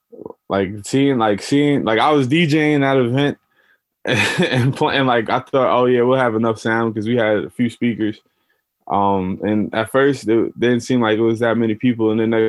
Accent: Troy, New York, United States; I'm from Troy, I lived in Troy all my life. That's about it. I went to Hudson Valley Community College for some years.

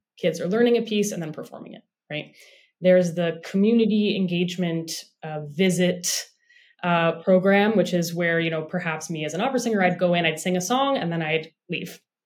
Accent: San Francisco, California, United States; I grew up in San Francisco's Tenderloin District, which is really like a low income, I would say like high crime district.

